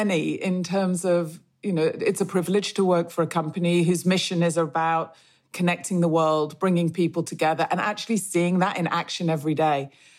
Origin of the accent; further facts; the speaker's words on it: Manchester, North West England, United Kingdom; it seems a very long time ago that I grew up in Manchester